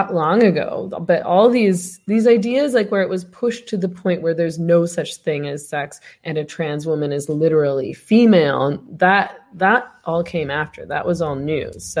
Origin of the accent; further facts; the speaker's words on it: Vancouver, British Columbia, Canada; You know, I'm from Vancouver